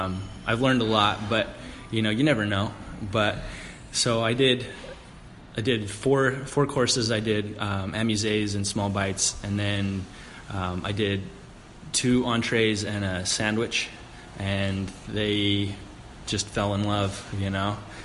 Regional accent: Utah, United States; now in Indianapolis, United States; I'm from Utah. I had an awesome opportunity to come out here to Indiana. Big family back at home, you know, come from mountains where we can play all day outside.

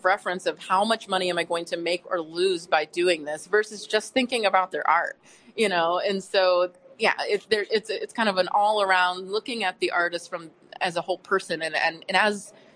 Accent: Indianapolis, Indiana, United States; But we love Indianapolis. You know, I'm from Indianapolis.

